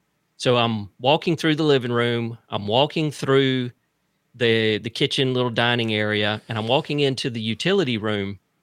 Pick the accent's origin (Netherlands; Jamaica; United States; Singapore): United States; Fitzgerald, Georgia; So remember I told you that I'm originally from Fitzgerald, Georgia